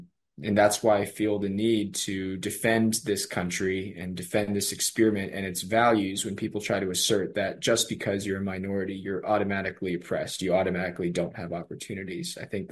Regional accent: Richmond, Virginia, United States; also born or lived in Rockville, Maryland / Princeton, New Jersey; I was born in Rockville, Maryland, to Chinese immigrant parents, raised in Richmond, Virginia, and then moved to Princeton, New Jersey.

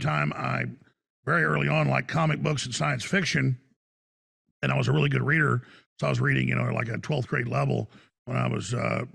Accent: Rockwall, Texas, United States; also born or lived in Dallas; I was born in Dallas. And I grew up in a suburb outside Dallas, Rockwall

